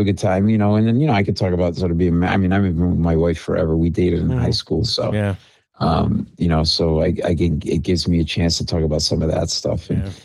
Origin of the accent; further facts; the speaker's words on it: Rhode Island, United States; Like I said, I grew up in New England, Rhode Island.